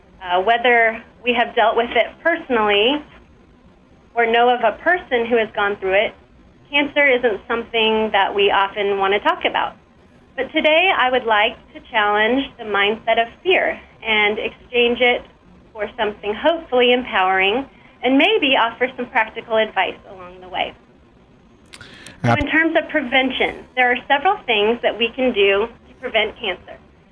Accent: Fredonia, Kansas, United States; also born or lived in Joplin; I'm a nurse practitioner at Neodesha Family Medicine. I grew up in Fredonia, Kansas, and lived in the Joplin area for about 15 years.

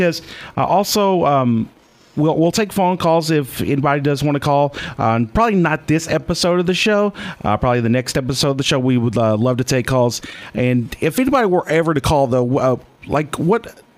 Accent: Oklahoma, United States; now in Kansas, United States; when I moved up here to Kansas, I was originally from Oklahoma. I had to get some different car insurance because I moved over state lines.

